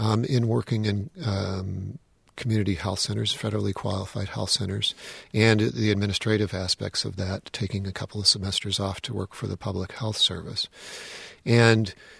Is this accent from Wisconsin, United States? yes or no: yes; Milwaukee, Wisconsin, United States; And then my hometown of Milwaukee was also very attractive.